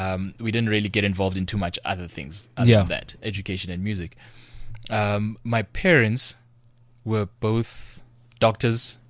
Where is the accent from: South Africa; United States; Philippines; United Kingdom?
South Africa; Soweto, Gauteng; I'm from DK.